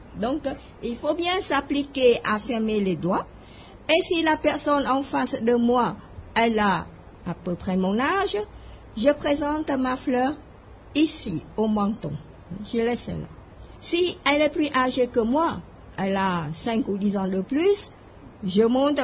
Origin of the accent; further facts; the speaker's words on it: Cambodia; moved away as an adult; now in France; Oh, je viens de ce pays d'Asie, le Cambodge, et je suis arrivée en France en 1980 avec mes 3 enfants.